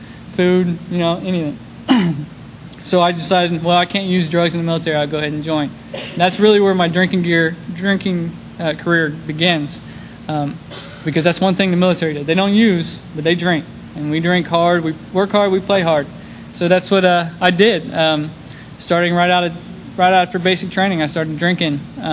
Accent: Ohio, United States; You know, I was born and raised in Ohio, just south of Columbus.

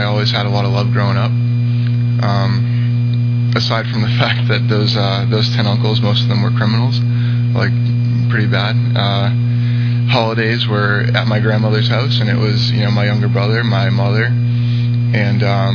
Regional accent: Everett, Massachusetts, United States; I was born and raised in Everett, Massachusetts, just north of Boston.

